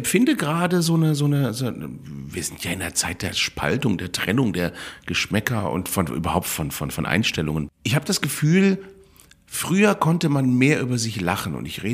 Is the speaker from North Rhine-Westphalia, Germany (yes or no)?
yes; Cologne, North Rhine-Westphalia, Germany; ich bin Kölner.